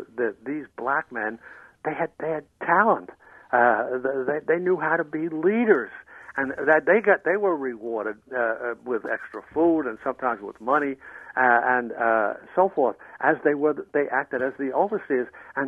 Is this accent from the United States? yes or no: yes; New Jersey, United States; I'm from New Jersey.